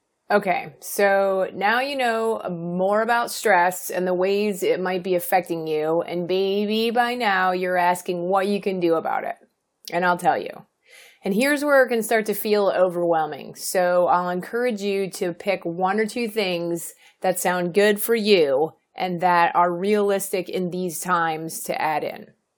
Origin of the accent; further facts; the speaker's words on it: East Coast, United States; now in California, United States; I come from the East Coast, and sarcasm I've always felt is part of my charm.